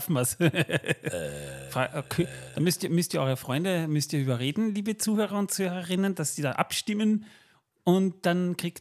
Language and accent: German; Austria; Ich bin Österreicher, ja. Ich spreche kein Deutsch.